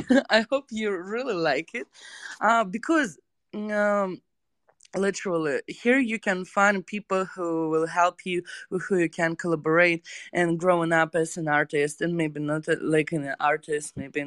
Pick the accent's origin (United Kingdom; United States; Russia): Russia; We're both from Russia, but you guys don't know this story